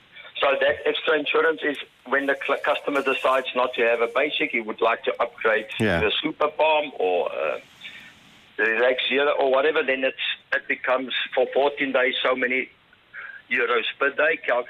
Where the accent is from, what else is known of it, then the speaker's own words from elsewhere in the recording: South Africa; No, I'm from South Africa.